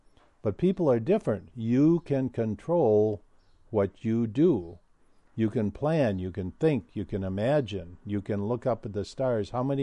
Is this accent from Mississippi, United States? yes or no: no; Minnesota, United States; as a kid, I grew up in Minnesota. I was born up on the Canadian border and then grew up in southern Minnesota, but always loved the North Woods.